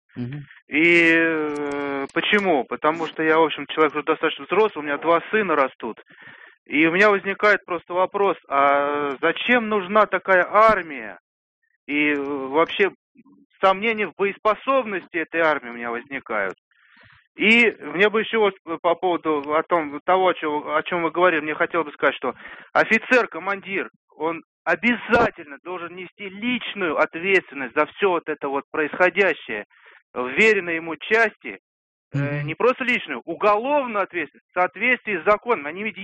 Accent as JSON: {"language": "Russian", "region": "Moscow", "country": "Russia", "said": "я из Москвы."}